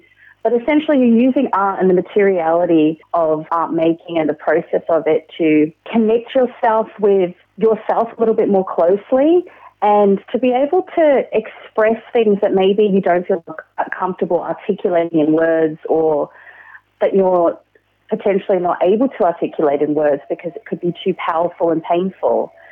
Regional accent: New Zealand; born there; Well, I was born in New Zealand, but my mother is from Bangalore, South India, and then she also grew up in Chennai.

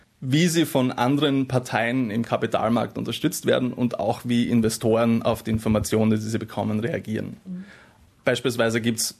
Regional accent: Styria, Austria; also born or lived in Graz; Ich komme aus dem Süden der Steiermark, aus der schönen Weinstraße oder vom schönen Weinstraßengebiet.

